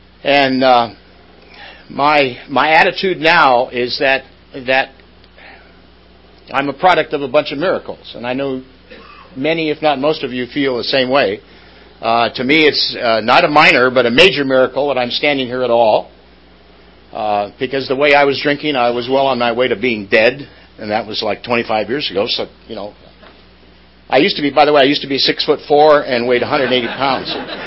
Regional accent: Aptos, California, United States; I'm happy to see there's a few people from Santa Cruz here. I'm from Aptos.

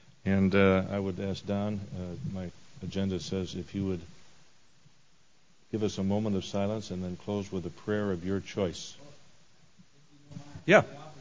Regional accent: United States; they immediately realize that I'm American, I do not speak Norwegian, and they switch the meeting to English.

